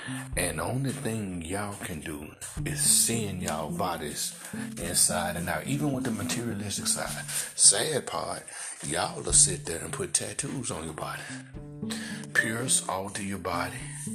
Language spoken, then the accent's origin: English; Memphis, Tennessee, United States; You know, I saw a situation that happened in my hometown of Memphis.